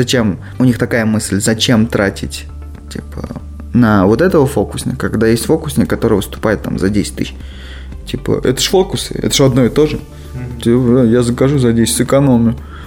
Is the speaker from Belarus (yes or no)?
no; Oral, West Kazakhstan Region, Kazakhstan; Допустим, в Уральске, откуда я родом, там больше принято понятие